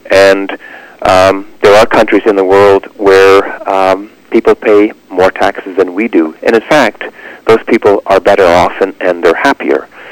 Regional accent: Scarborough, Ontario, Canada; Yeah, I grew up in Scarborough, Ontario. It's a suburb of Toronto.

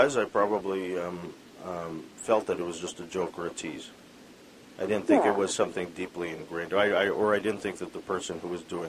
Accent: Vancouver, British Columbia, Canada; My parents are Filipino. I was born in Vancouver, lived here my whole life.

